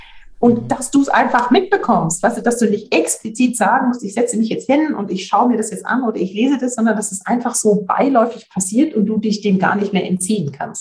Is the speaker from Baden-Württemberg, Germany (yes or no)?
yes; Baden-Württemberg, Germany; in Hintertupfingen, wie ich jetzt als Schwäbin sagen würde